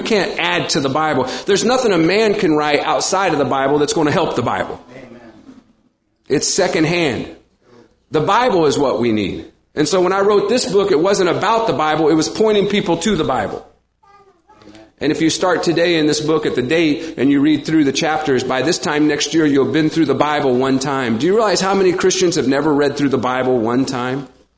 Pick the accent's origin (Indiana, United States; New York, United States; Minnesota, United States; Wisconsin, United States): Indiana, United States; now in Phoenix, United States; I'm an American. I was born here, raised here, bred here. Indiana, moved to Phoenix.